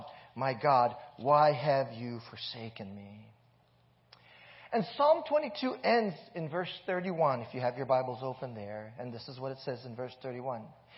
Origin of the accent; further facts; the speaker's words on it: Hawaii, United States; you probably guessed I'm from Canada. Just kidding. I'm from Hawaii.